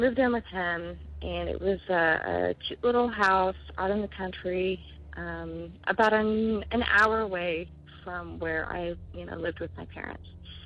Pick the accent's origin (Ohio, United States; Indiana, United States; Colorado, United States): Indiana, United States; Kokomo; I'm from Kokomo, Indiana.